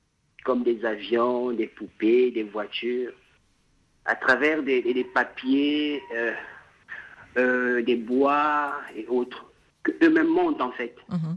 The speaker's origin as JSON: {"language": "French", "region": "Kinshasa", "country": "DR Congo", "said": "la disparition des jouets physiques ici, chez nous, en Afrique, principalement à Kinshasa."}